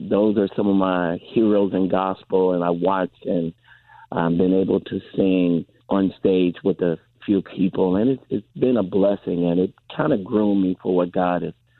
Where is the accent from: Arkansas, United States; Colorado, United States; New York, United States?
Arkansas, United States; Pine Bluff; also born or lived in California; Yes. And actually, I was raised in the South in a town called Pine Bluff, Arkansas.